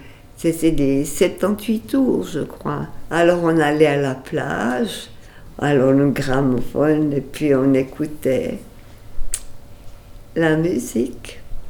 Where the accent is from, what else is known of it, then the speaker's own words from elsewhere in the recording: Biel, Bern, Switzerland; Moi, je suis originaire de Bienne, dans le canton de Berne. Oui, je suis née, grandie, mariée là-bas.